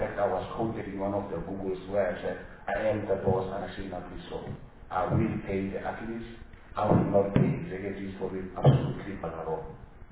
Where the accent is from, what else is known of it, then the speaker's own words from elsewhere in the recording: South Africa; I lament the fact as a South African citizen